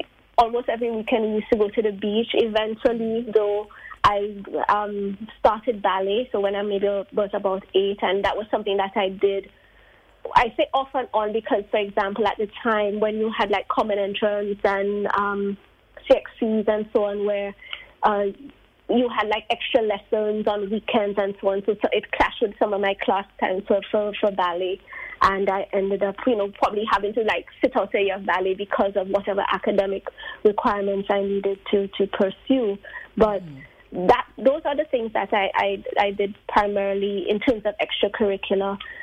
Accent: St. Lucia; also born or lived in Jamaica; I feel very Caribbean because I guess I'm Jamaican. I grew up in St. Lucia. I studied in Trinidad and so on.

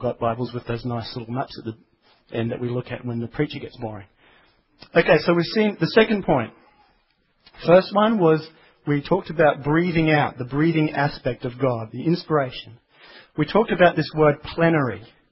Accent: Brazil; English is a second language; I grew up in Brazil, so I know Portuguese, and in Brazil we have the verb escrever

